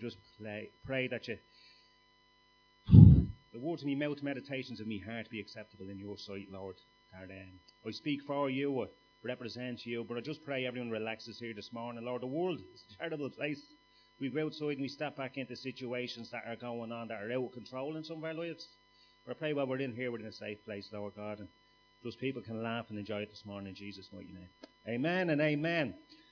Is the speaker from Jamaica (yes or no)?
no; Finglas, Leinster, Ireland; And I grew up in Finglas, and you got involved. You got marked in your neighbourhood